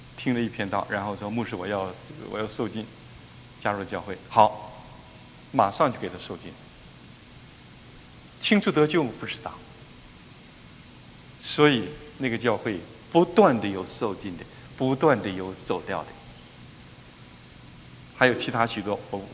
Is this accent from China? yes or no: yes; China; 原谅我大陆的，因为我也是大陆的哈。